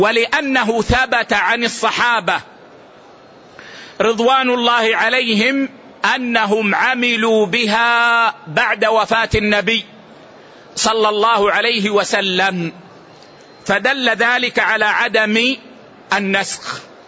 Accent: Saudi Arabia

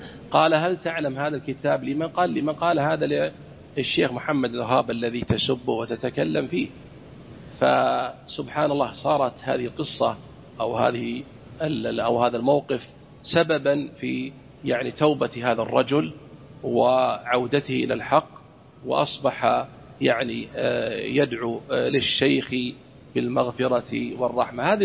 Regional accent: Saudi Arabia; أن يحفظ بلادنا المملكة العربية السعودية

